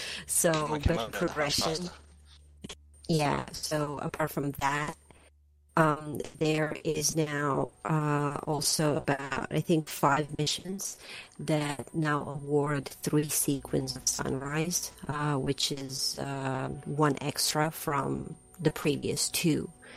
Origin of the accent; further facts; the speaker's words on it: Croatia; Croatia is my home country. Hello, I'm from Croatia